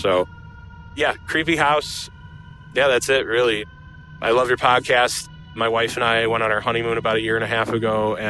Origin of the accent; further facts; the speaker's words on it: Chicago, Illinois, United States; I'm from Chicago, Illinois.